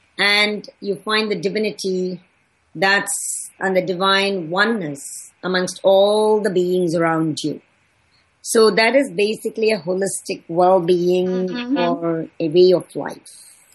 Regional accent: India; I, being growing up in India

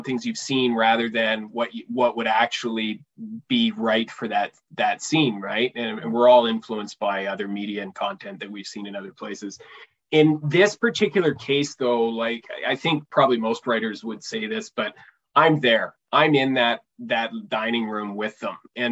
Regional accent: Canada

